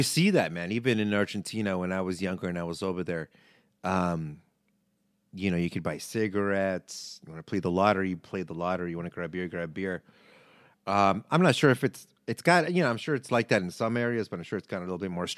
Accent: Canada; Being Canadian, Italian, however you want to break it down.

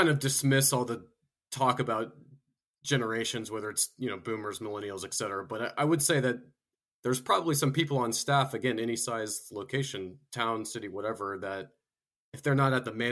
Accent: Florida, United States; I am too. I went to high school and college there, so I'm familiar with Florida man and take no offense by it.

